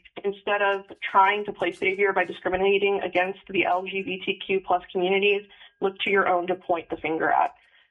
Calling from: Wasilla, Alaska, United States; I'm calling from Wasilla, Alaska.

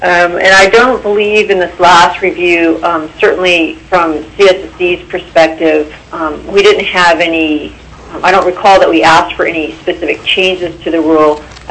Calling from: Anchorage, Alaska, United States; I'm testifying from Anchorage.

